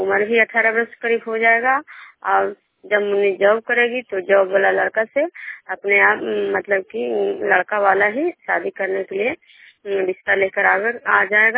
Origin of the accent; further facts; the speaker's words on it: Bishnupur, Bihar, India; बिष्णुपुर ग्राम खजरा पंचायत नालंदा जिला नानोसा प्रखंड के निवासी हूँ।